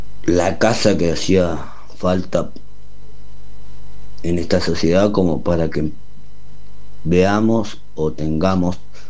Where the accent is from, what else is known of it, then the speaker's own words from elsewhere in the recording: San Carlos de Bariloche, Río Negro, Argentina; tengo 30 años, soy de San Carlos de Bariloche.